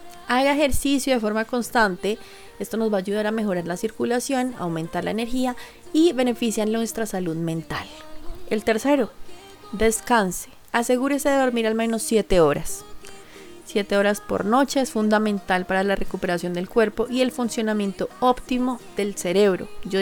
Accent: Bogotá, Colombia; un lugar que yo no conozco y soy bogotana.

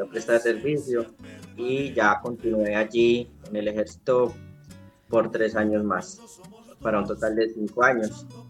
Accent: Mongua, Boyacá, Colombia; Soy del departamento de Boyacá, como les comento. Soy del pueblo de Mongua.

